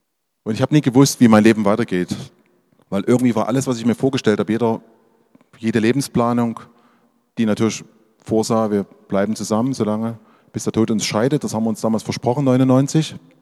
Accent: Dresden, Saxony, Germany; da war die Friedliche Revolution in Dresden, eines der bewegendsten Momente in meinem Leben, in meiner Heimatstadt, das miterlebt zu haben.

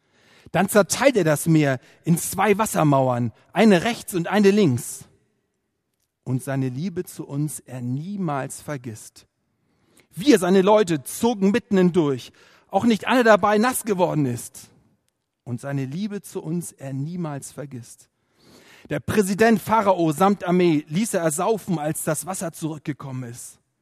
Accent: Hamburg, Germany; ich bin in Hamburg aufgewachsen, in einem Vorort mit dem lustigen Namen Poppenbüttel.

